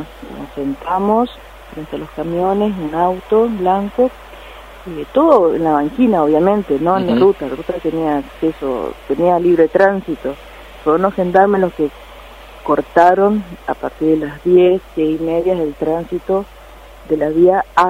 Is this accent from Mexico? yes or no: no; Argentina; ¿Quién defiende nuestro derecho como ciudadano y como argentino?